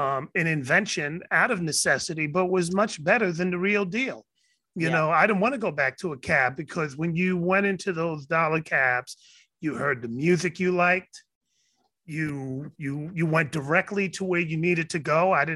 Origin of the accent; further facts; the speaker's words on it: Soundview, New York, United States; She's from the South Bronx, my old stomping grounds. I'm from Soundview. She's from Hunts Point.